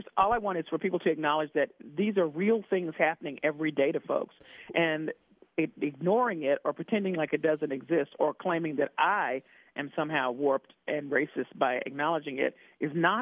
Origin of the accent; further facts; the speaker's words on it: Memphis, Tennessee, United States; Well, first of all, I grew up in Memphis, Tennessee. And I was there as a, you know, preteen adolescent when Martin Luther King was killed.